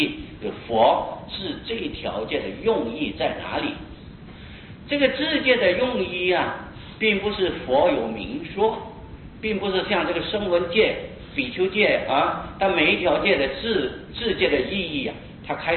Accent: China; 我们中国人呢与菩萨瑞藏无缘啊

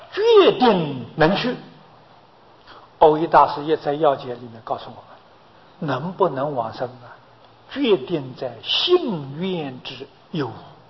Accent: China; 我们中国人讲七情五欲啊

